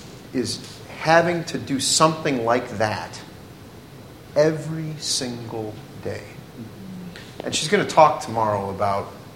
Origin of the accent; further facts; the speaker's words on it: United States; I hate to say this to you Americans, but I'm an American.